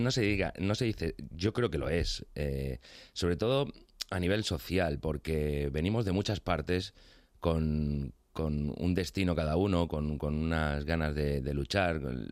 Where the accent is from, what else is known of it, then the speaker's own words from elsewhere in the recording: Valencia, Valencian Community, Spain; now in Madrid, Spain; En muchas cosas soy muy madrileño. Y de hecho, incluso antes de llegar a Madrid, yo creo.